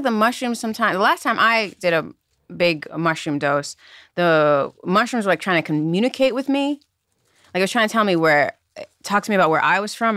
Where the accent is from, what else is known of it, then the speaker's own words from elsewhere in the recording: Boston, Massachusetts, United States; born there; So I was born in Boston, went to school in Providence.